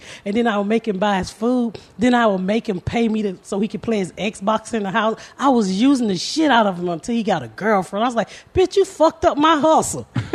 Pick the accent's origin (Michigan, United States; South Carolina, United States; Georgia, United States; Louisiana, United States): Georgia, United States; Atlanta; now in Indianapolis, United States; Atlanta. The inner city of Atlanta.